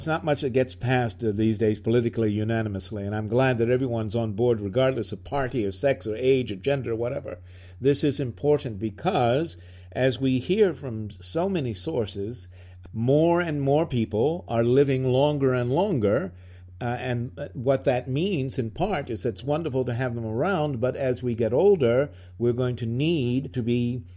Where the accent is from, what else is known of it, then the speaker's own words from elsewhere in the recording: New York, United States; I'm from New York, and we didn't get the worst of it.